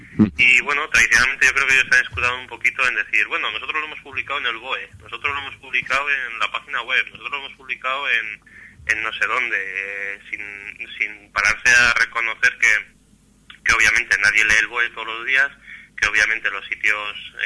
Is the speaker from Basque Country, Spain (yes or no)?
yes; Basque Country, Spain; la gente que empezamos a mover un poquito este tema somos todos del País Vasco